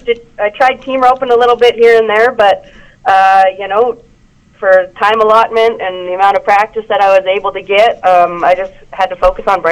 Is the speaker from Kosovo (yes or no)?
no; Canada; also born or lived in Washington; now in United States; I'm originally from Canada, and came down on rodeo scholarships and went to school in the States.